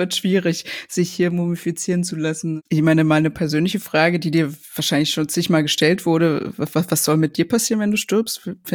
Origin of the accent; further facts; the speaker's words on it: Berlin, Germany; als Berlinerin